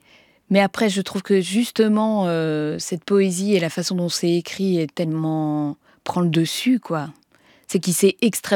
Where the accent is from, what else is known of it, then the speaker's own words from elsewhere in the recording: Marseille, Provence-Alpes-Côte d'Azur, France; je viens de Marseille, je viens du Sud.